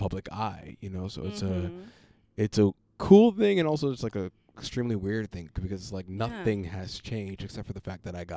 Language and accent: English; New York City, New York, United States; growing up in Brownsville, Brooklyn, there weren't many opportunities to be like be in the arts.